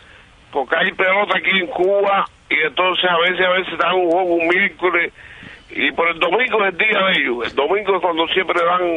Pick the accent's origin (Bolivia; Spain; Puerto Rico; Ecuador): Puerto Rico; Ponce; Somos de la Perla del Sur.